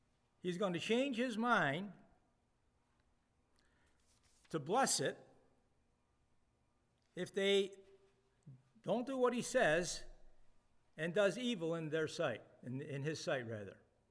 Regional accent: United States; I want you to know that I am an American. I'm an American patriot. And I'm a veteran as well. I love America.

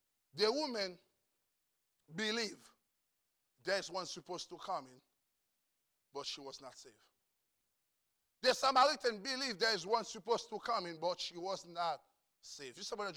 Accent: Haiti; I'm from Haiti.

